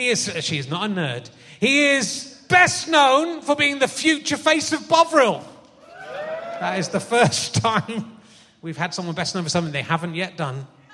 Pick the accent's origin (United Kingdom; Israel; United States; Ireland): United Kingdom; South West England; I was from Somerset.